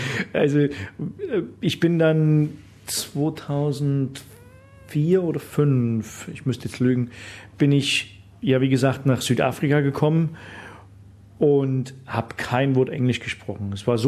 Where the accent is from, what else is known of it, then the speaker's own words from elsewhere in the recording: Thuringia, Germany; born there; moved away; Ich bin geboren in Thüringen, in der Nähe von Jena. Bin dann 1990, gerade wo die Grenze aufgemacht hat, bin ich nach Bayern gegangen zur Ausbildung.